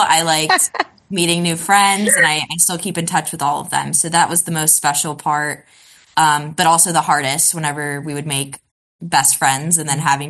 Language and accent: English; Fort Benning, Georgia, United States; born there; I was born on Fort Benning, Georgia, to my mom and my birth dad.